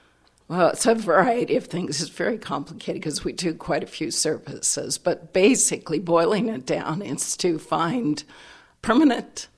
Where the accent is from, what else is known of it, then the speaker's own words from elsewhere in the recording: California, United States; also born or lived in Missouri; I grew up actually in several places, Southern California and Missouri.